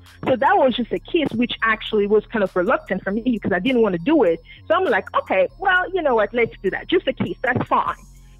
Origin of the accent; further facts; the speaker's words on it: Sierra Leone; No. I'm not. I'm from Sierra Leone.